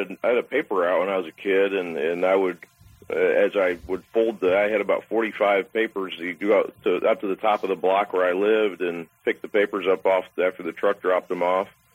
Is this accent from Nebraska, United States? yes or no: yes; Nebraska, United States; And growing up in Nebraska is a little different. Like you said, there's nothing, you know, there's no pro team in Nebraska, so that's it.